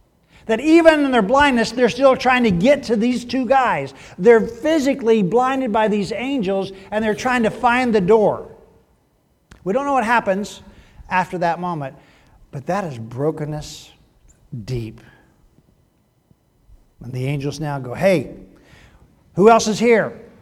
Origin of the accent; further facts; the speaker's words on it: California, United States; And I'm still from California. Fruits and nuts.